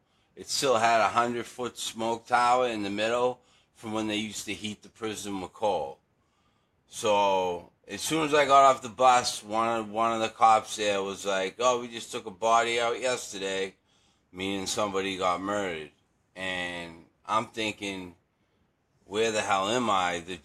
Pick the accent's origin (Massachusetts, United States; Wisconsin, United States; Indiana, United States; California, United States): Massachusetts, United States; Boston; I grew up in South Boston, the ghetto, the Irish ghetto in Boston.